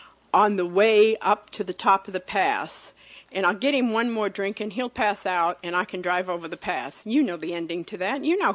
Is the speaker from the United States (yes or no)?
yes; Denver, Colorado, United States; I'm from Park Hill in Denver, Colorado, District 1112.